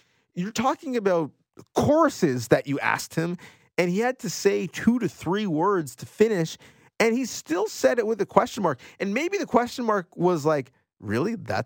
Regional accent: Jamaica; but as a Jamaican, I was holding out hope that he would, you know, find those side of his roots

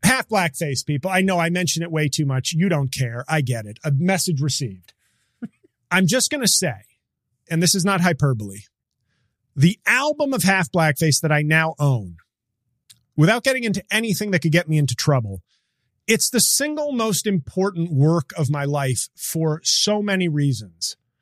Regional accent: New Jersey, United States; You love the fact that I'm from Jersey?

